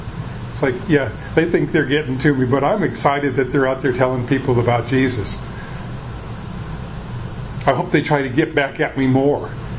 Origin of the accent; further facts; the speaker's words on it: Tacoma, Washington, United States; For the others that I knew growing up in Tacoma at Temple Baptist Church.